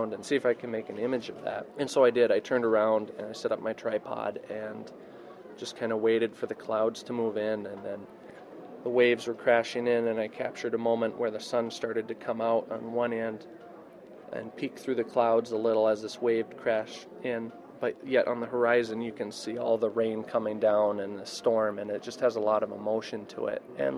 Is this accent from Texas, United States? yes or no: no; Carlton, Minnesota, United States; I was born and raised in Carlton, Minnesota.